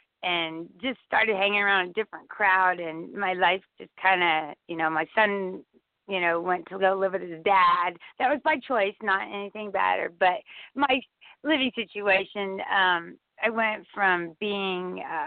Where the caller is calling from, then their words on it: Boerne, Texas, United States; Burney. It's a German name. It's B-O-E-R-N-E.